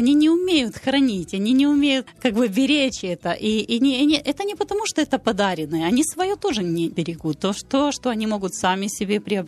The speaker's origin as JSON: {"language": "Russian", "country": "Ukraine", "also_born_or_lived": "Argentina", "moved": "yes", "said": "я приехала сначала из Украины в Аргентину. И вначале я учила язык, у меня не было друзей, потому что я не разговаривала на испанском языке."}